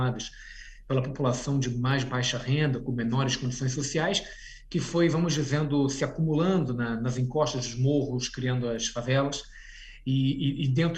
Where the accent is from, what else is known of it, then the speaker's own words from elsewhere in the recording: Rio de Janeiro, Brazil; born there; eu nasci no Rio de Janeiro, a minha família é da região do Douro, em Portugal, e também da região de Trás-os-Montes.